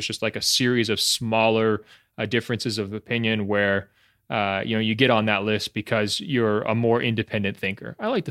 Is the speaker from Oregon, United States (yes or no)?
yes; Portland, Oregon, United States; But I would say growing up in the Portland area, being influenced by, you know, athletic corporations being there, you know, whether it's Nike, Adidas, the Blazers just being kind of a fixture in the community